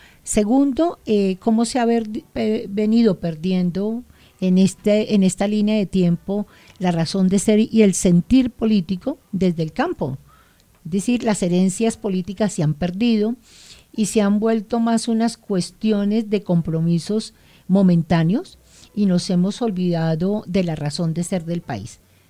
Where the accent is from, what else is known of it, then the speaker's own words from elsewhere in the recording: Colombia; nosotros como ciudadanos, como colombianos